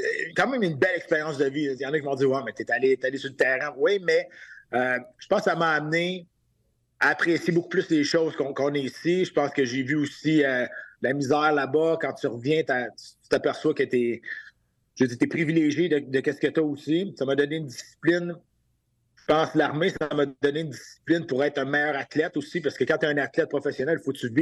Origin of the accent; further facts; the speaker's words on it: Saint-Narcisse-de-Rimouski, Quebec, Canada; Moi, je viens d'un petit village de Saint-Narcisse de Rimouski. À Rimouski, là, tout le monde connaît Rimouski, mais quand tu t'en vas dans les terres, tu vas passer 4-5 villages, puis tu vas arriver au mien.